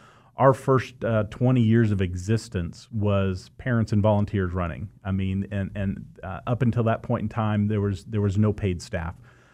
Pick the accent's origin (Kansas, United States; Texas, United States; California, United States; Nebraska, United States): Kansas, United States; Newton; I grew up in Newton.